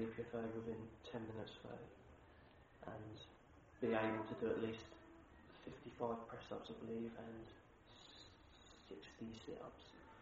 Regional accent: Ipswich, East of England, United Kingdom; born there; I was born in Ipswich, in 1991 in Ipswich Hospital.

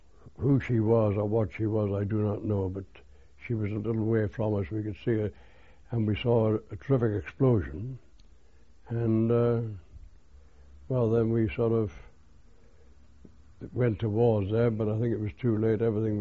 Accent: Wrexham, Wales, United Kingdom; I landed at Ramsgate, and then I went by train to Wrexham in North Wales, which is my hometown, funnily enough.

